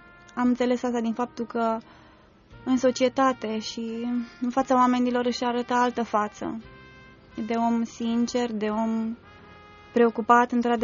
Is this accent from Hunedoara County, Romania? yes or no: yes; Hunedoara, Hunedoara County, Romania; born there; M-am născut în Hunedoara.